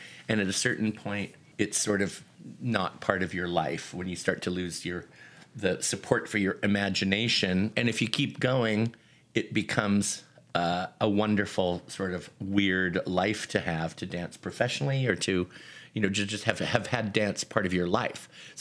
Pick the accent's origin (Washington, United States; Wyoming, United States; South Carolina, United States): Washington, United States; Seattle; I grew up in Seattle. That's where that was.